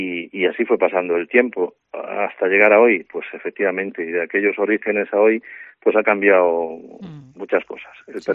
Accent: Galicia, Spain; el tema de las adicciones siempre está muy presente en Galicia y en mi pueblo

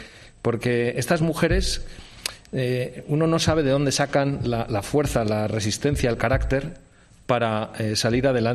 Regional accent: Spain; Yo me siento, desde luego, muy orgulloso como español

